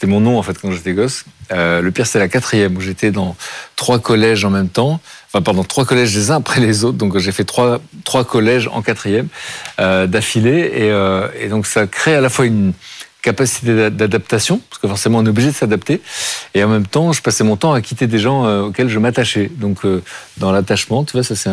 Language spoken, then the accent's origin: French; Pau, Nouvelle-Aquitaine, France; born there; En fait, je suis né, mais je connais pas Pau. Mais voilà